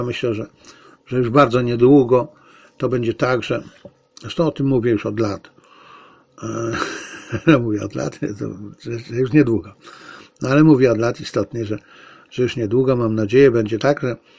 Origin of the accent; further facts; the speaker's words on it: Zabrze, Silesian Voivodeship, Poland; Tak to kiedyś u mnie na Śląsku w Zabrzu się mówiło.